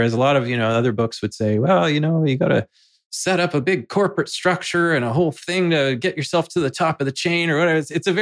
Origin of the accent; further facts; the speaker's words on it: White Rock, British Columbia, Canada; So when I grew up like in the South Surrey White Rock area, and there on the strip in White Rock